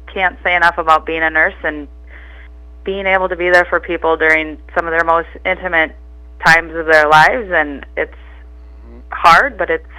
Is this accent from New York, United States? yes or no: no; Ivanhoe, Minnesota, United States; I grew up just over kind of in the Ivanhoe Porter area, down by the Marble Store, if you guys know where that's at. Went to high school in Ivanhoe.